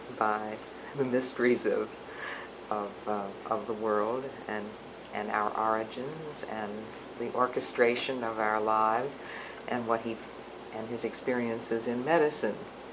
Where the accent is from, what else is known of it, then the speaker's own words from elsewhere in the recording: Pittsburgh, Pennsylvania, United States; I was born in Pittsburgh in 1929 and grew up in Pittsburgh. I have lived here all of my life, with the exception of 4 years spent away at college.